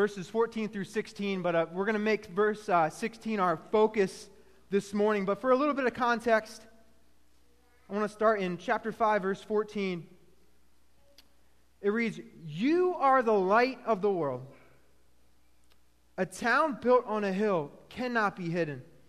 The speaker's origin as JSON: {"language": "English", "region": "Pennsylvania", "country": "United States", "said": "But I come from Central Pennsylvania. I come from a small town just outside of Hershey."}